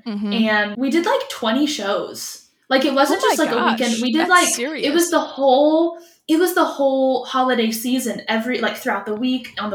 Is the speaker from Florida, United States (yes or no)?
yes; Winter Haven, Florida, United States; I am a Florida girl. I was born in Winter Haven, which some beautiful people, town.